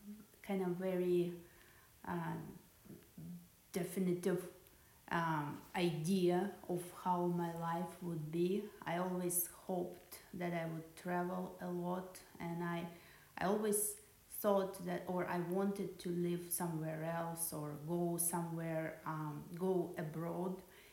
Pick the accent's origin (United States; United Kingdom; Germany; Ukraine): Ukraine; I grew up in Ukraine, and I also, my grandparents lived in Russia, in the area where there were mountains